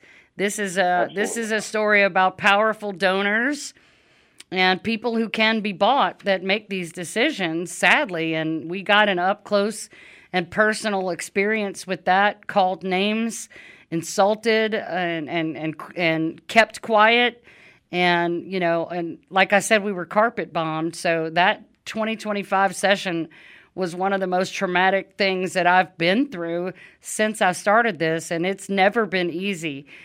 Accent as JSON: {"language": "English", "region": "Louisiana", "country": "United States", "moved": "as an adult", "lives_now": "Alabama, United States", "said": "And I'm not even from Alabama. I've lived here most of my adult life, but I'm from Louisiana."}